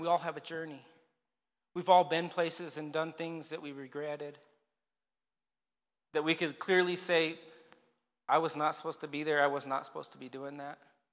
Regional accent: Pagosa Springs, Colorado, United States; God, you remember I'm from Pagosa, right?

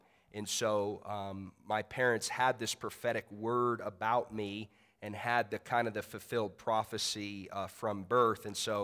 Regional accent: Indianapolis, Indiana, United States; So I hail from Indianapolis, Indiana. I grew up a pastor's son.

